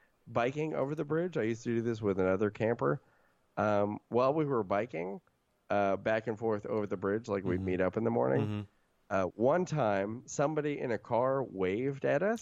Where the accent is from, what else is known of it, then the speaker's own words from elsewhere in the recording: San Francisco, California, United States; not just from living and growing up in San Francisco, but I used to work as a camp counselor in the Marin Headlands for the YMCA